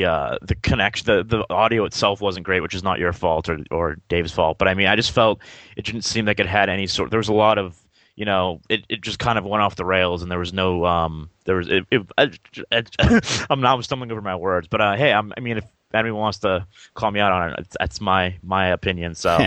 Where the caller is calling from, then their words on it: Westford, Massachusetts, United States; from Westford, Massachusetts.